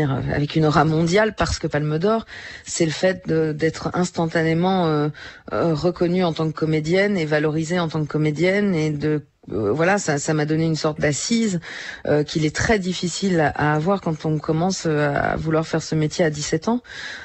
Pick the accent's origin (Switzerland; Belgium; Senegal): Belgium; now in France; Quand on me dit que je suis d'origine belge, je bondis, je suis pas d'origine, je suis belge. Je ne parviens pas, même si je vis en France depuis 20 ans passés, je ne parviens pas à prendre la nationalité française.